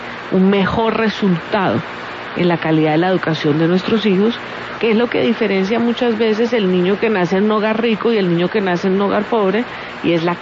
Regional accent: Colombia; nosotros como colombianos

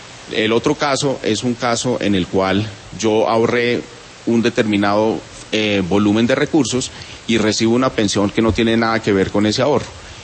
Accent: Colombia; como colombiano

